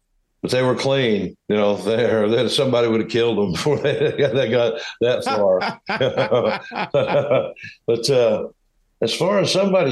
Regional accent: Midwest, United States; but Pop, we're from the Midwest, you know

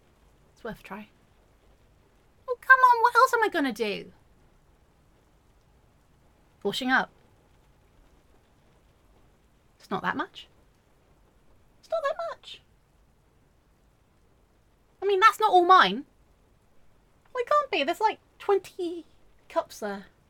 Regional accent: England, United Kingdom; I'm English. We drink tea.

